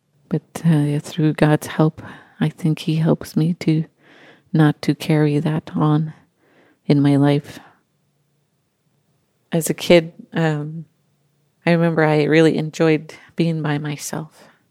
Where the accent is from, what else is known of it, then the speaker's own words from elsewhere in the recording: Merritt, British Columbia, Canada; I'm originally from Upper Nickley Indian Band, which is near Merritt, BC. The reserve is in two parts, called Kolshana and Douglas Lake. I lived on Kolshana.